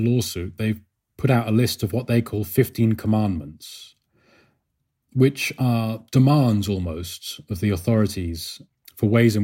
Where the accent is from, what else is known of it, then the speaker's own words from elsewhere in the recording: Bath, South West England, United Kingdom; I grew up in Bath, which is a big rugby town.